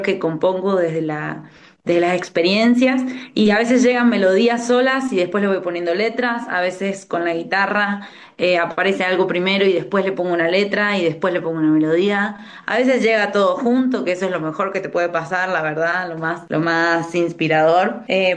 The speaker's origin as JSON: {"language": "Spanish", "region": "Mendoza", "country": "Argentina", "tie": "born or raised there", "said": "yo soy de Mendoza, de Argentina, y bueno, también como que allá hay mucha cultura del coro y de las murgas estilo uruguayo."}